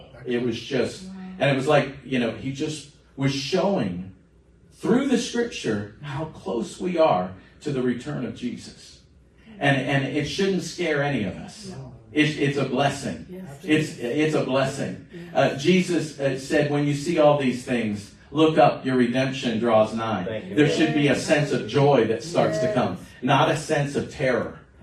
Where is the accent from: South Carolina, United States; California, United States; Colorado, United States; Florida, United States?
Florida, United States; I grew up in South Florida. I had Jewish friends.